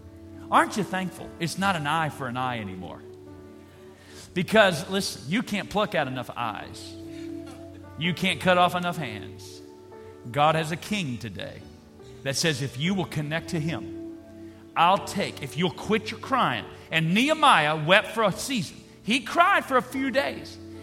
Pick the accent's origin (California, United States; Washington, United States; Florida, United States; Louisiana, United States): Louisiana, United States; I know, I'm from Louisiana.